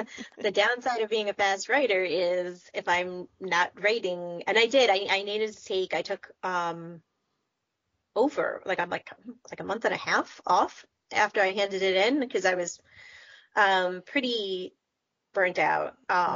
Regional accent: New York City, New York, United States; I thought at first when I was little growing up in New York City, I thought I wanted to be like on Wall Street.

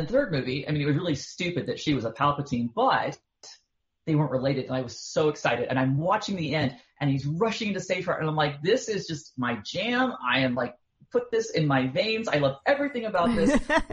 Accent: Utah, United States; and he goes, where are you from? I'm like, oh, Utah.

